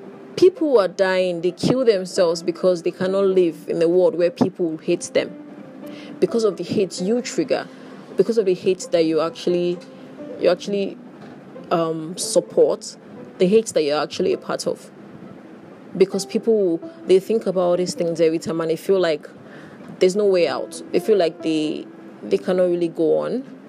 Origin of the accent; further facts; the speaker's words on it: Nigeria; Nigerians, yeah, where I'm from, I'm a Nigerian